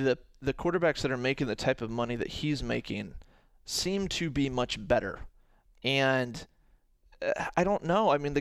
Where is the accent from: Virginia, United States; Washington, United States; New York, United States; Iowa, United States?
Iowa, United States; Ames; now in Ankeny, United States; Born and raised in Ames. Been around Iowa State athletics my whole life, frankly.